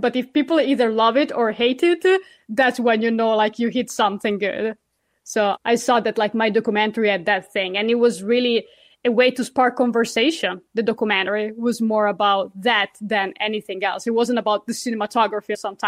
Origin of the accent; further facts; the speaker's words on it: Italy; English is a second language; now in United States; And I'm Italian, so I'm an immigrant here. So I get to see, I grew up in Europe, obviously in Italy, and I come to this country